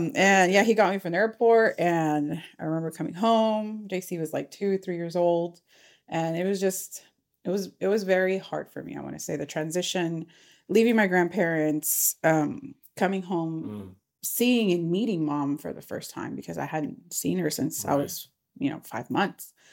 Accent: Arkansas, United States; I grew up in Northwest Arkansas. I went to Eastside Elementary, Kirksey Middle School, and I went to Sophomore Center.

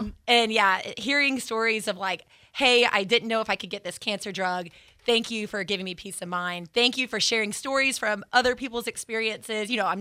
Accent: the South, United States; I talk fast. I'm from the South.

